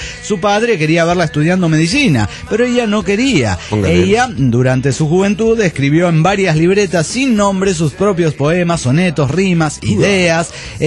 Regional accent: Valencia, Carabobo, Venezuela; de Valencia, Venezuela.

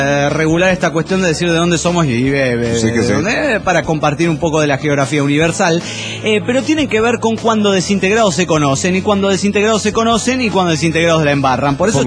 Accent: Morelia, Michoacán, Mexico; de Morelia, Michoacán.

